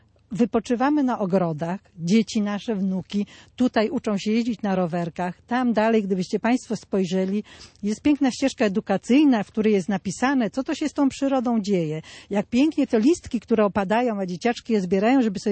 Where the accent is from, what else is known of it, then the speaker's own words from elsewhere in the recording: Milicz, Lower Silesian Voivodeship, Poland; Jestem mieszkanką Milicza. Mieszkam tutaj od urodzenia i tak jak pani zauważyła, niedaleko spalarni.